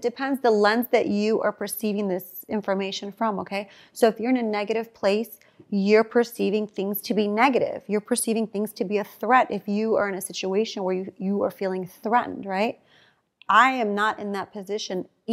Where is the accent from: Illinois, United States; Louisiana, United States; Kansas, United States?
Illinois, United States; Chicago; Like, I'm really good, but I'm from Chicago.